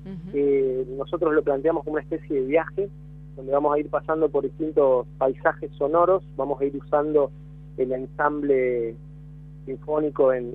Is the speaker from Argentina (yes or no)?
yes; Capitán Bermúdez, Santa Fe, Argentina; en la ciudad de Rosario, que es cerca de donde estamos nosotros, somos de Capitán Bermúdez, en el sur de Santa Fe